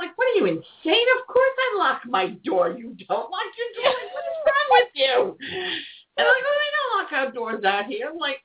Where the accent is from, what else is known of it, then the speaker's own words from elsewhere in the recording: New York City, New York, United States; And I'm like, I'm from New York City. Don't like talk to me.